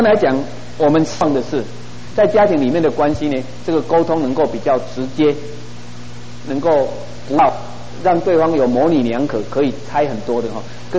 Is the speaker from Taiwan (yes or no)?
yes; Taiwan; now in United States; 我是台湾长大的，所以到美国讲英文的时候，最大的困难是每一个音节都对，可是重音都念不对。